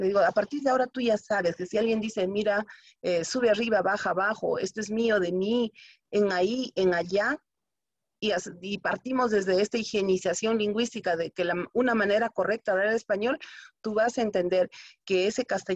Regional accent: Peru; a pesar de que somos peruanos, no todos hablamos nuestras 47, por lo pronto, lenguas activas.

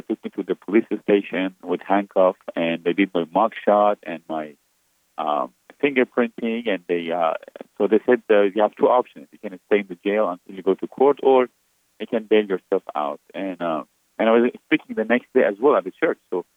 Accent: Iran; moved away; I said, I'm from Iran originally. I was born and raised there.

